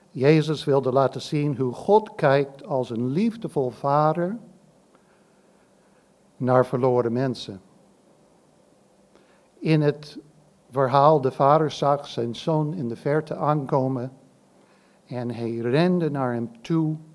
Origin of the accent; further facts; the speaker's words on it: United States; Dutch is a second language; ik kom uit Amerika. En vanochtend kunnen jullie straks wat Engels horen, wat Nederlands, een beetje kromme Nederlands.